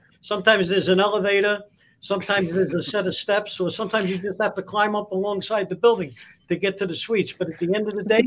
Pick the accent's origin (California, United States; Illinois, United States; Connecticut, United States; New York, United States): New York, United States; Brooklyn; I am a plumber from Brooklyn, Pat. That's for sure.